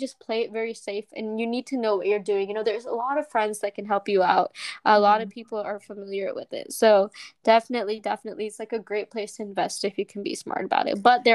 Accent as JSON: {"language": "English", "region": "Florida", "country": "United States", "tie": "born or raised there", "said": "Like, I do know people back in my hometown in Florida."}